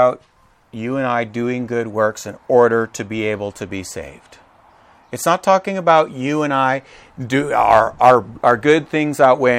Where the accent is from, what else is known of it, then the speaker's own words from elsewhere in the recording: Midwest, United States; Now, you know, I grew up in the Midwest, and what farmers do before they plant the seed is they till the soil.